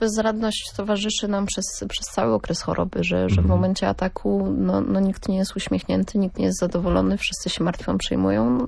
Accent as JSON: {"language": "Polish", "town": "Gdynia", "region": "Pomeranian Voivodeship", "country": "Poland", "tie": "born or raised there", "said": "Gdynianka, rodowita."}